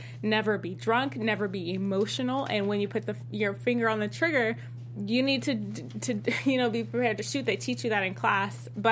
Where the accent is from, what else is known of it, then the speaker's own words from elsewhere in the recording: Tennessee, United States; and maybe it's just from where I'm from. I'm from Tennessee.